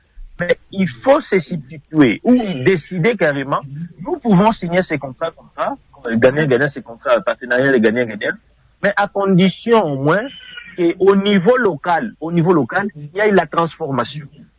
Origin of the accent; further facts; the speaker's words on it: Katanga, DR Congo; Moi, je suis aussi, je suis du Katanga.